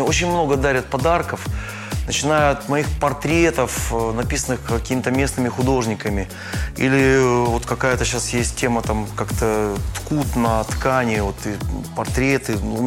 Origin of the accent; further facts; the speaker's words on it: Novosibirsk, Novosibirsk Oblast, Russia; так как я родился и вырос в Сибири, в городе Новосибирск.